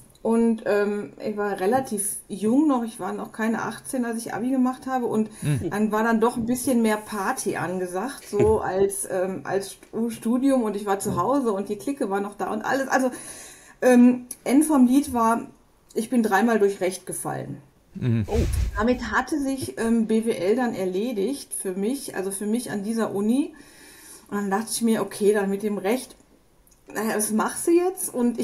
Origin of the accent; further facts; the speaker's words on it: Duisburg, North Rhine-Westphalia, Germany; now in Munich, Germany; ich bin ja auch gebürtig gar nicht mal aus Bayern, aus München. Ich komme aus dem Ruhrgebiet, also aus dem tiefsten Ruhrgebiet. Der ein oder andere kennt es vielleicht, ich komme sogar aus Marxloh.